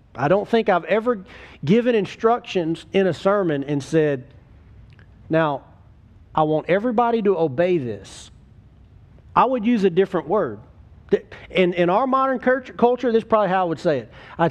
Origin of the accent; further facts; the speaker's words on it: United States; I mean, I'm just American all the way, you know.